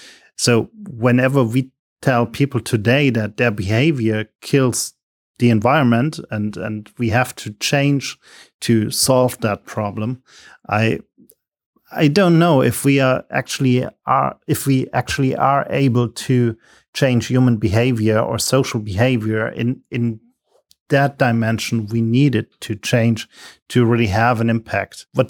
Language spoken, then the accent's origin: English; Germany; I'm coming from Germany